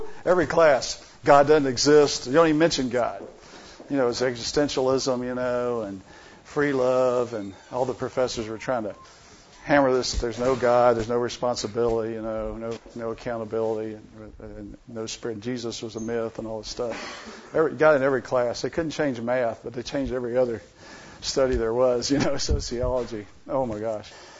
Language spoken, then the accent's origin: English; Virginia, United States; sent me 1,800 miles away back to my home state in Virginia